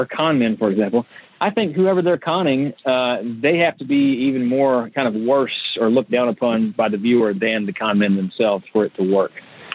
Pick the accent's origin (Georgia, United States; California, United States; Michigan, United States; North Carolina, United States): North Carolina, United States; You know, I'm just being honest, like I'm from North Carolina.